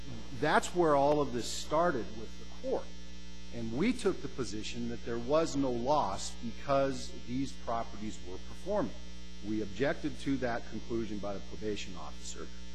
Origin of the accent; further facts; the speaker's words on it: Helena, Montana, United States; I'm a lawyer from Helena, Montana.